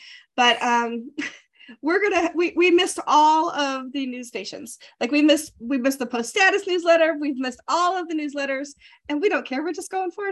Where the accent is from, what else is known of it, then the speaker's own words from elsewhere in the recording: Hilton, New York, United States; Well, the apple place is right here in my hometown in Hilton, New York.